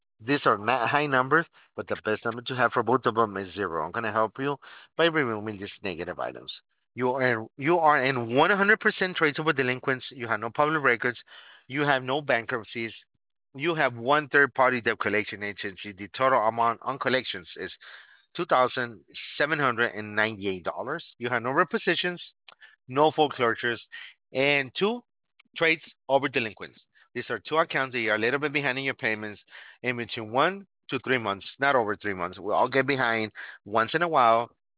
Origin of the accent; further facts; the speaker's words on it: Arizona, United States; I'm from Arizona. I'm not there right now, but I do miss it. I lived many, you know, for a lot of years there in Flagstaff.